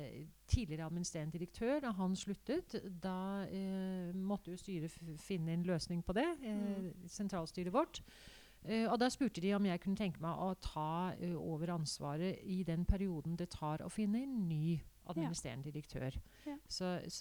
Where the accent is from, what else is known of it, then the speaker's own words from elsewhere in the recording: Denmark; moved away as an adult; now in Norway; jeg er født og oppvokst i Danmark og har også tatt jussen i Danmark. Og så er jeg norsk advokat. Jeg flyttet til Norge rett etter jeg var ferdig med jussen.